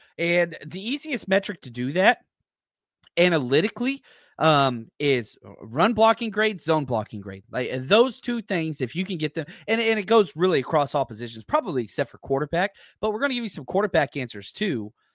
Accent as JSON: {"language": "English", "town": "Dallas-Fort Worth", "region": "Texas", "country": "United States", "tie": "born or raised there", "said": "As somebody who is born and raised outside the Bay, obviously I'm from Dallas-Fort Worth, born and raised Texas."}